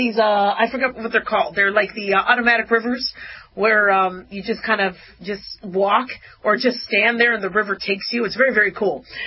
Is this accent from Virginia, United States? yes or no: no; Phoenix, Arizona, United States; Listen, I love Phoenix. I grew up in Phoenix. But, I mean, it's hot.